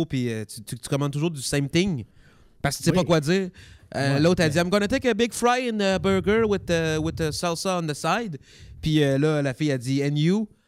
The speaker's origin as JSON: {"language": "French", "country": "Haiti", "said": "Puis je me considère haïtien. Après, comme Bob Gratton, il dirait, je suis haïtien, québécois, canadien, d'Amérique du Nord, tabarnak."}